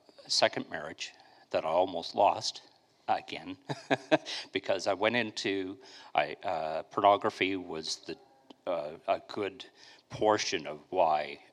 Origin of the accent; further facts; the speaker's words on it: Duncan, British Columbia, Canada; As a teenager, I grew up in Duncan.